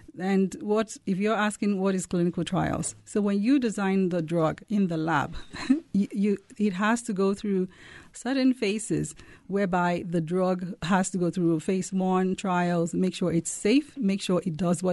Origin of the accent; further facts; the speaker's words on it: Nigeria; now in United States; So originally I'm from Nigeria, and I went to school in Nigeria, and I migrated to the U.S. in 1999.